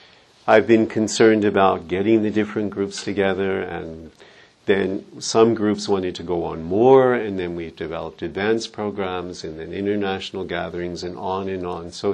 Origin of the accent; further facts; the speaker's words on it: United States; You know, I'm an average guy, I'm American, grew up in an Irish Catholic family.